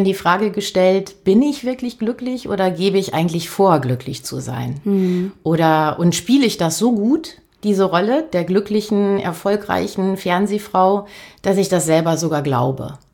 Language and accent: German; Germany; born there; Also geboren bin ich in einer Kleinstadt an der holländischen Grenze. Und wollte damals dann, als ich Abi gemacht habe, unbedingt nach Berlin.